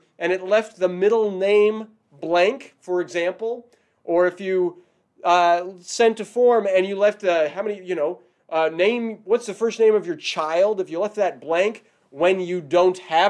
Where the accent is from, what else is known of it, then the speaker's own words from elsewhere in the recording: California, United States; I'm from the Ninth Circuit. I'm from California.